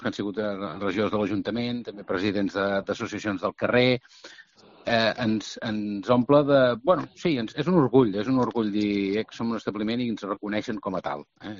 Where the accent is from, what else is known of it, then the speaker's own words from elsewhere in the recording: Italy; now in Girona, Spain; Sí, és cert que sí que venim d'Itàlia, que l'origen no és gironí, però jo crec que ja des del primer moment ens considerem molt gironins